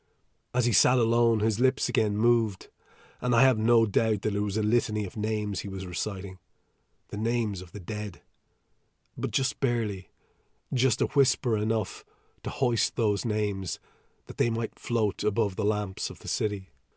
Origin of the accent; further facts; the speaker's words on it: Ireland; he speaks, of course, and writes in an idiom that is inherently familiar to me as an Irishman.